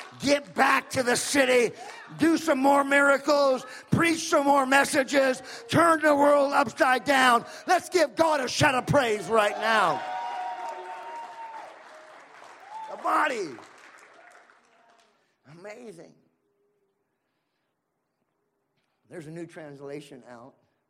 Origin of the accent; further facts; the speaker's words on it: California, United States; moved away; also born or lived in Maui, United States; from my hometown in Central California.